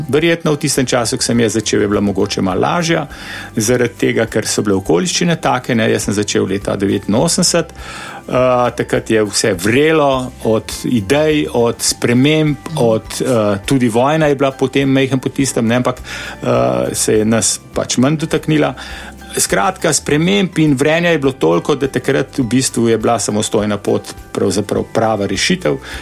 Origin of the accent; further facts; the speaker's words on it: Ljubljana, Central Slovenia, Slovenia; jaz sem iz Most, ne, iz Ljubljane, iz Most in sem stanoval zelo blizu lekarne na Zaloški cesti